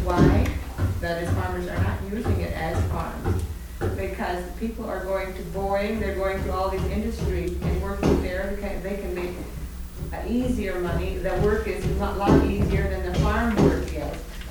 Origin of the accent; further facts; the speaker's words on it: Nebraska, United States; moved away as an adult; now in Seattle, United States; I grew up in Nebraska on a farm, and I was there until I was married. And so I know quite a bit about farming in the Midwest. But in our area, we live in the Seattle area now.